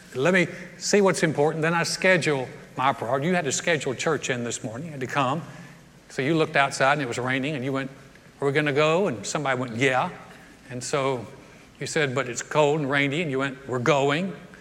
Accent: North Carolina, United States; I grew up Baptist in the South, Southern Baptist in the South, in North Carolina.

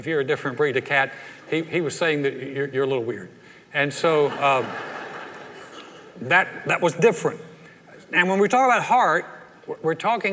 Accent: North Carolina, United States; We go to visit my parents. We go to North Carolina, my home state.

